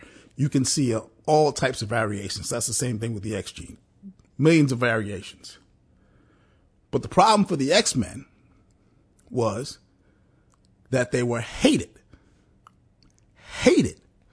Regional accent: New York City, New York, United States; as a young black man, as a young teenager growing up in New York City.

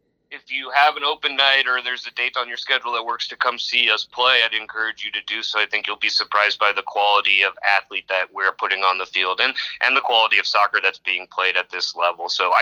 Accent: Urbandale, Iowa, United States; moved back to Central Iowa. I'm from Urbandale.

